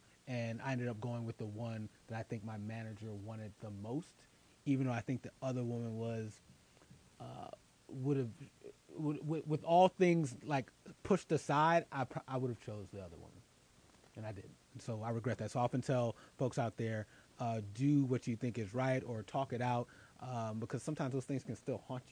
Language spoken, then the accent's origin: English; Philadelphia, Pennsylvania, United States; I will give one more special shout out to my hometown and the folks in Philly